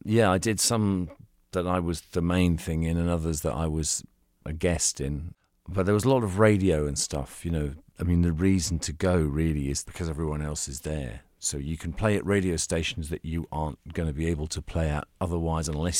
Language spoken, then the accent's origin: English; London, United Kingdom; born there; we went past where I was born in Paddington.